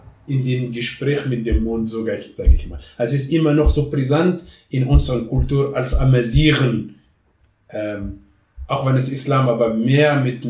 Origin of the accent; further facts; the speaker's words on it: Morocco; dass es jemand auch Marokko, meine Heimat, zu zeigen, meine Heimat